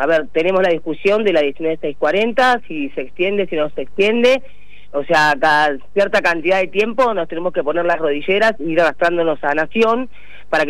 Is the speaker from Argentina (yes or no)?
yes; Argentina; Somos argentinos, y así marcamos nosotros nuestros límites territoriales y marítimos correspondientes.